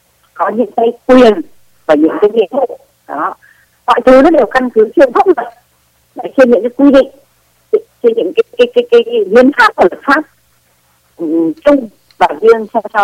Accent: Northern Vietnam, Vietnam; now in Vũng Tàu, Vietnam; sau khi mà tôi đi hợp tác lao động mấy năm ở Liên Xô cũ về, thì năm chính thức năm 1991 thì tôi mới định cư tại Vũng Tàu ạ. Cho nên là tôi nghĩ là có lẽ tôi là Bắc Kỳ đời mới nhất.

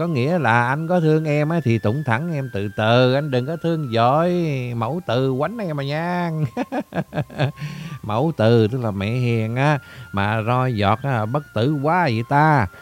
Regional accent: Southern Vietnam, Vietnam; bất cứ cái thị trấn, cái thị xã nào của cái lục tỉnh Nam Kỳ quê mình nè, đều kề cận một cái dòng sông

